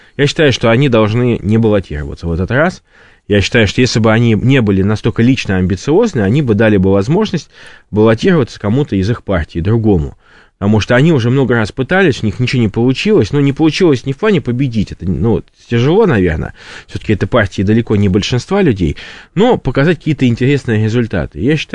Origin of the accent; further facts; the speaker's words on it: Saint Petersburg, Russia; Я петербуржец